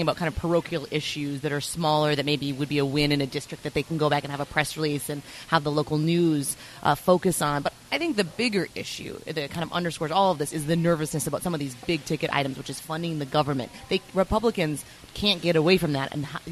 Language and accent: English; North Dakota, United States; If you go, I'm from North Dakota. If I go back home